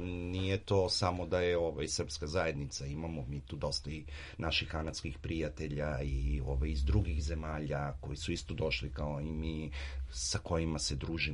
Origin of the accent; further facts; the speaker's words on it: Belgrade, Serbia; now in Canada; mi smo uvek Srbi i Beograd je ovaj, duša naša, odakle smo i ovaj, pošli